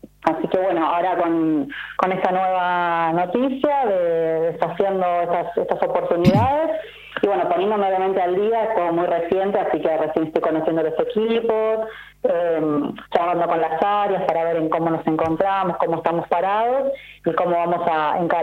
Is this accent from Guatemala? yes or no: no; Buenos Aires, Argentina; born there; now in Ushuaia, Argentina; yo nací en Buenos Aires, hace unos años me vine a vivir a Ushuaia por motivos personales